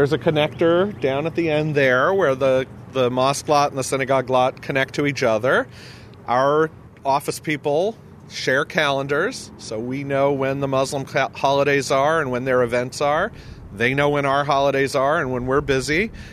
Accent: Canada; as a member of the Jewish community and as a Canadian, because this is a very Canadian thing to do.

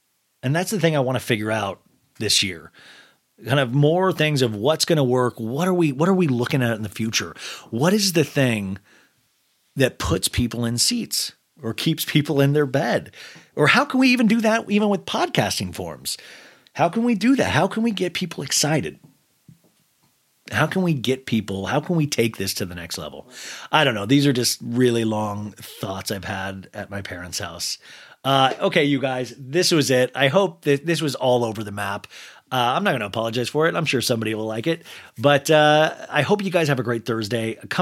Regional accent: Kansas, United States; And remembering, like, even growing up in Kansas, I was just so in love.

